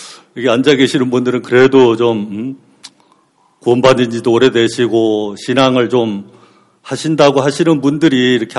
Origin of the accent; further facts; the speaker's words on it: Yanggu, Gangwon, South Korea; 저희 고향이 어딘 줄 아세요? 강원도 양구입니다. 양구.